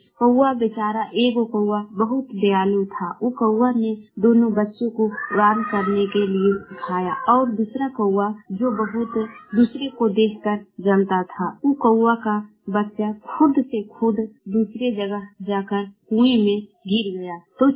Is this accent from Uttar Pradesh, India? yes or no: yes; Lucknow, Uttar Pradesh, India; मैं गोवा से पूरा से बोल रही हूँ, लखनऊ जिला के रहने वाली हूँ।